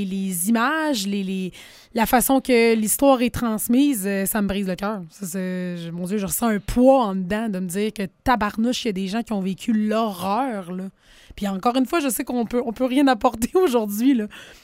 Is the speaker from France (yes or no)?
no; Quebec, Canada; j'ai de la famille sur la Côte-Nord. Je viens de la Côte-Nord